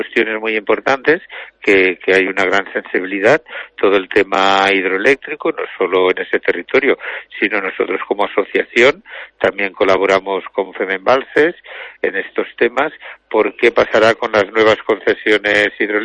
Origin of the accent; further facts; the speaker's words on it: Aragon, Spain; yo soy de Aragón, no soy de esa zona